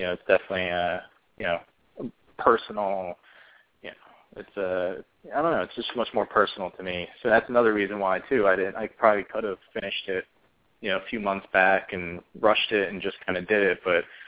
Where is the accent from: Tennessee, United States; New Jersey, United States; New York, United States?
New Jersey, United States; I grew up in South Jersey, so, you know, I had the Jersey Shore to go to, so.